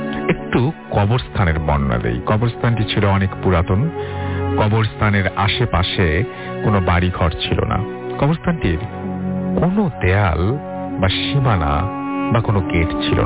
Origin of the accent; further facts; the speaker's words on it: Shailkupa, Khulna Division, Bangladesh; now in Gazipur, Bangladesh; আমি গাজীপুরে একটা কোম্পানিতে IT অফিসার হিসেবে কাজ করছি। আমার বাড়ি ঝিনাইদহ জেলার শৈলকুপা থানায়।